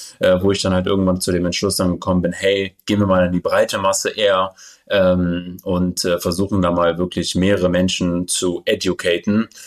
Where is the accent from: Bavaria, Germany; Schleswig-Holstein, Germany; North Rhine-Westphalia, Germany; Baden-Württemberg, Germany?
North Rhine-Westphalia, Germany; Düsseldorf; geboren, aufgewachsen in Düsseldorf